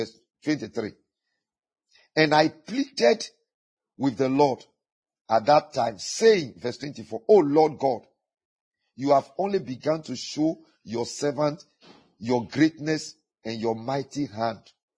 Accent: Ghana; Oh, please, we have national foundations that I am a Ghanaian. We have a continental foundation. I am an African.

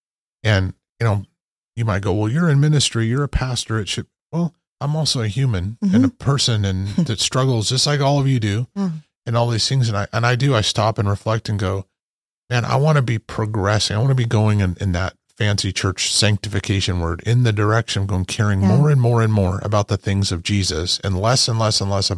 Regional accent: Idaho, United States; when I was growing up in Northern Idaho and our family there was my grandfather was superintendent of the mill, and my family was pretty well known.

